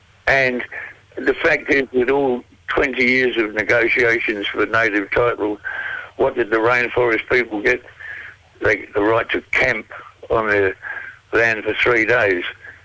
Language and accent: English; Australia; So, you know, I'm Australian, mate.